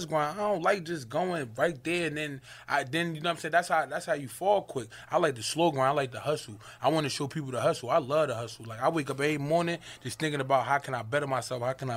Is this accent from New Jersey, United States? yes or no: yes; Irvington, New Jersey, United States; I'm from Irvington, New Jersey.